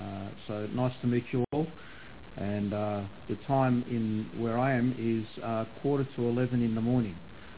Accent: Geelong, Victoria, Australia; I'm from Australia. I live in a town called Geelong in Victoria, which is a state of Australia.

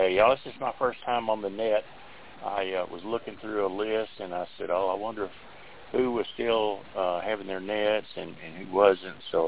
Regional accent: Texas, United States; I'm from Texas, not terribly far from Dallas.

